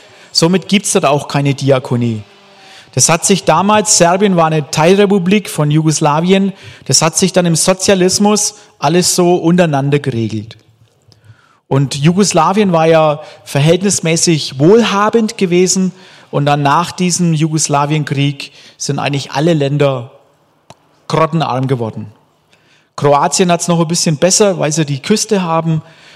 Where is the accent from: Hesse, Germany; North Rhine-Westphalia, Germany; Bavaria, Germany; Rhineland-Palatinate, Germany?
Bavaria, Germany; also born or lived in Bodensee; Ich habe gerade gesagt, ich komme gar nicht aus Deutschland. Ich komme aus dem Frankenland. Und von daher, aber ich lebe schon mit meiner Frau und unseren Kindern leben wir jetzt schon fast 20 Jahre, ja, in schönen Württemberg.